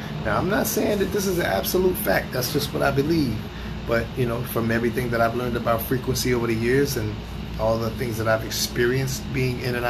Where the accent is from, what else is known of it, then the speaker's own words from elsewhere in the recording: United States; because as an American, you know, we're so used to being in the lap of luxury and having everything at our beck and call.